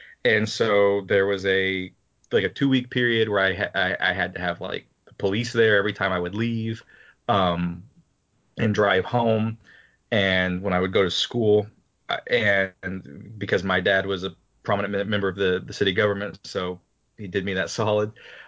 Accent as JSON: {"language": "English", "town": "Aurora", "region": "Missouri", "country": "United States", "tie": "born or raised there", "said": "I grew up in Southwest Missouri in a very small 2-stoplight town called Aurora."}